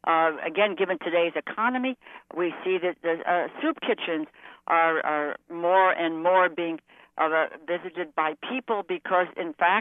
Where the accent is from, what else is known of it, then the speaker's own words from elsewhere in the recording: Northeast, United States; I come from the Northeast, a cold winter.